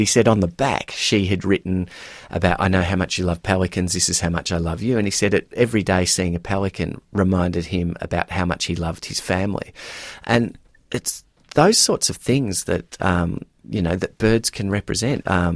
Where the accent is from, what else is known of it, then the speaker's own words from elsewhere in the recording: Melbourne, Victoria, Australia; the area where I grew up in Bayside, Melbourne